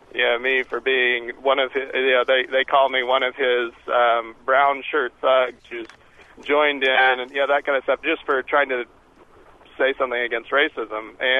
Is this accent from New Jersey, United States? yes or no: no; Texas, United States; I'm in Hartford right now, but I'm born and raised in Texas, and I have a whole lot of family in the Dallas area